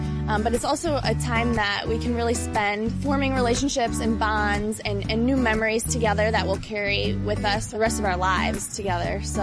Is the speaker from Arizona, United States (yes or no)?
no; Chicago, Illinois, United States; moved away as an adult; now in Kansas City, United States; I'm from Chicago, Illinois.